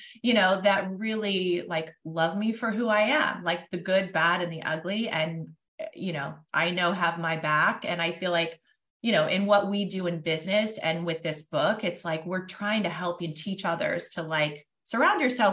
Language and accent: English; Kansas City, Missouri, United States; So I'm originally from Kansas City.